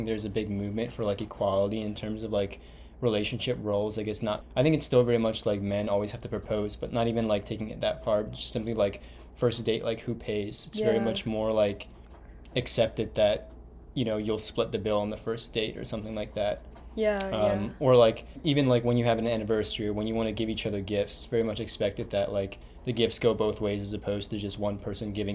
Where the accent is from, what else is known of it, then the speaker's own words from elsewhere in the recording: United States; I think, are like the things that I experienced as like growing up in America as a child, like the TV shows that I watched